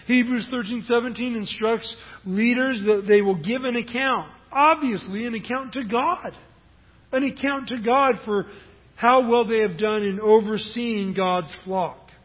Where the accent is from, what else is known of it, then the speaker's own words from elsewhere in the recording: San Luis Obispo, California, United States; he pastors today at my hometown church in San Luis Obispo.